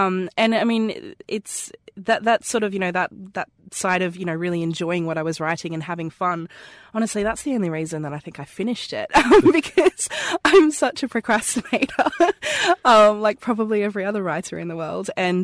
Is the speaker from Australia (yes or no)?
yes; Queensland, Australia; You can clearly hear that I talk funny. I am Australian. I live on the from the Sunshine Coast, which is about 20 minutes from Steve Owen's zoo.